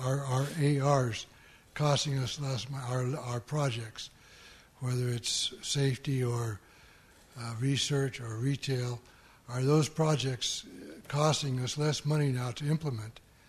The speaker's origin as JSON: {"language": "English", "region": "Colorado", "country": "United States", "said": "from Colorado, and I'm a retired businessman"}